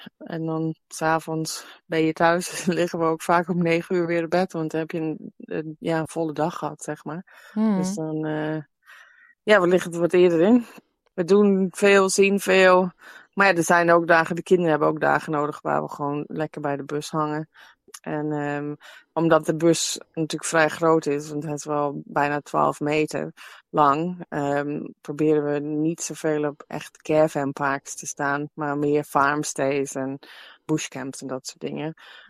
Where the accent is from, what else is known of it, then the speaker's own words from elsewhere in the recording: Netherlands; moved away as an adult; Want ik kom dus uit Nederland en mijn partner komt uit Ierland.